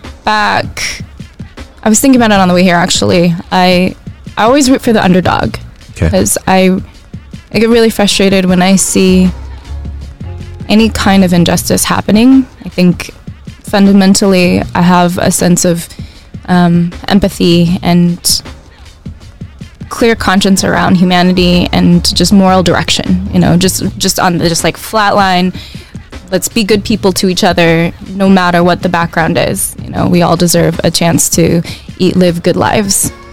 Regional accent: Arizona, United States; Yeah, I come from Chinese parents. I'm Chinese American. I identify as Chinese American.

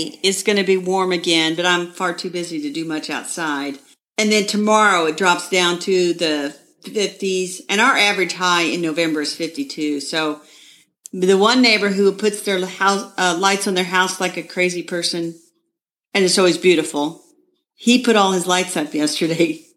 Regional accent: Indianapolis, Indiana, United States; from Indianapolis, Indiana, where I garden on a suburban lot measured in square feet.

